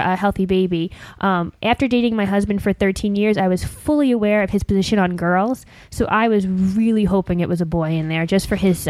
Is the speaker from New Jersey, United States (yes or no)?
yes; New Jersey, United States; I'm from New Jersey, so I had the triple, like, belly button piercing